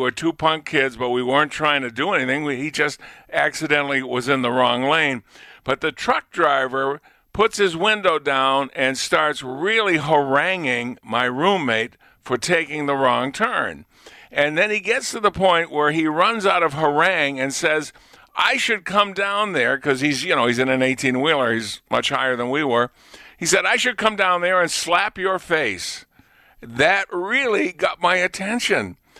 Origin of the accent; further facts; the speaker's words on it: Lunenburg, Massachusetts, United States; I was from Lunenburg, he was from Townsend, and so occasionally when we'd come home